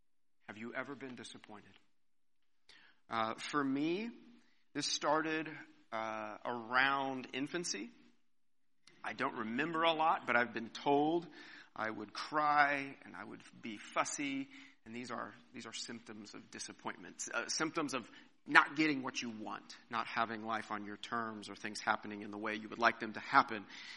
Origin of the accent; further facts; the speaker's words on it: Kansas, United States; I grew up in Southwest Kansas.